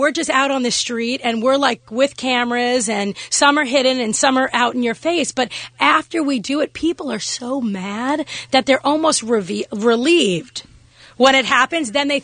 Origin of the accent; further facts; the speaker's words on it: New York, United States; I did an interview yesterday for my local hometown paper where I was raised in New York